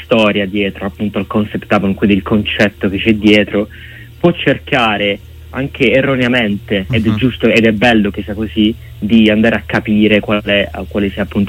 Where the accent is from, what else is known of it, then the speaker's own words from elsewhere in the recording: Alberobello, Apulia, Italy; sono tornato qui appunto ad Alberobello, nel mio paese natale